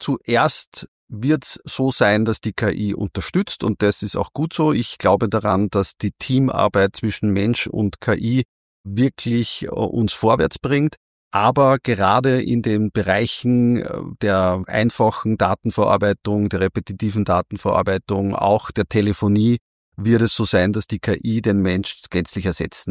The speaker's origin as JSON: {"language": "German", "town": "Linz", "region": "Upper Austria", "country": "Austria", "tie": "born or raised there", "said": "Ja, waschechter Oberösterreicher, geboren in Linz, immer in Linz gelebt, bis auf ein Auslandsjahr im Studium und jetzt etwas aufs Land gezogen Richtung Leonding, aber Oberösterreich bin ich immer treu geblieben."}